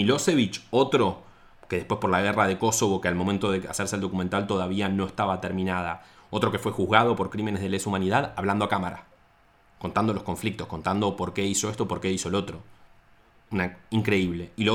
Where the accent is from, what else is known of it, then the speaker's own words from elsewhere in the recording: Argentina; Para mí, como un argentino de puerto, era impensado.